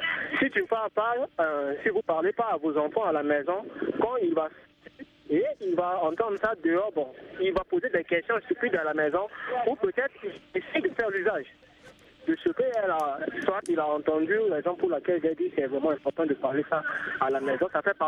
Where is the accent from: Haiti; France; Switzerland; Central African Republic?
Central African Republic; now in Cotonou, Benin; Je suis centrafricain et présentement, je vis à Cotonou, au Bénin.